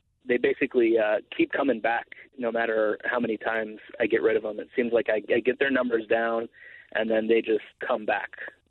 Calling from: Portland, Oregon, United States; Not bad. I'm calling you from Portland, Oregon.

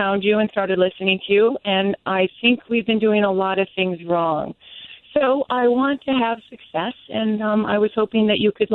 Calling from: Seneca Falls, New York, United States; I'm calling from Seneca Falls

